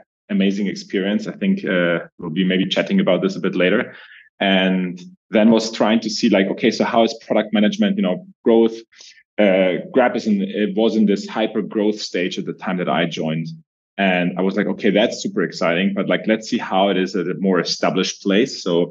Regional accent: Germany; English is a second language; moved away; also born or lived in Middle East / Southeast Asia; I'm originally from Germany, if you haven't recognized my accent already. Have been all about traveling, experiencing new cultures. I was living in the Middle East before coming to Southeast Asia. Then was in Southeast Asia for a bit.

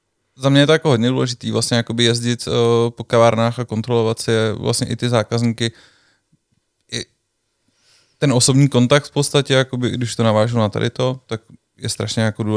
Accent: České Budějovice, South Bohemian Region, Czechia; tím, jak jsme z Budějovic a vlastně hodně našich odběratelů je třeba v Praze

